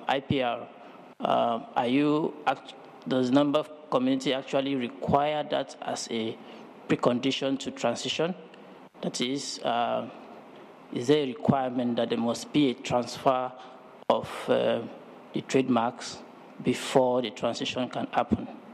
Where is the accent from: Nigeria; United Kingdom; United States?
Nigeria; I'm from Nigeria.